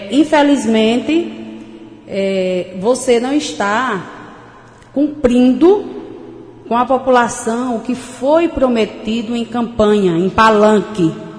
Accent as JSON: {"language": "Portuguese", "town": "Cachoeira", "country": "Brazil", "said": "Porque o pessoal de Cachoeira me conhece muito bem, sou de Cachoeira"}